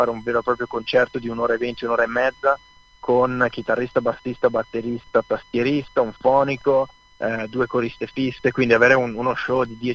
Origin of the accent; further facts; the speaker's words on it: Lugano, Ticino, Switzerland; noi siamo di Lugano, in Svizzera, adesso sono 9 anni che facciamo musica.